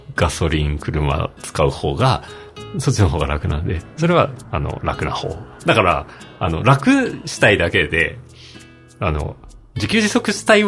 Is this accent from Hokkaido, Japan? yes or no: yes; Hokkaido, Japan; 僕はもともと北海道出身だから